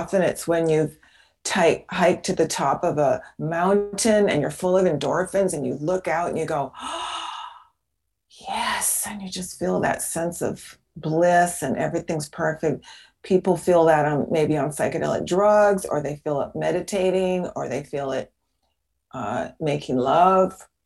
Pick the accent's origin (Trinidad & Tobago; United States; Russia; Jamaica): United States; Seattle, Washington; moved away; I grew up in, I was a neighbor of yours. I was in Seattle. And as soon as I was old enough, I moved to the sun because I couldn't take that rain.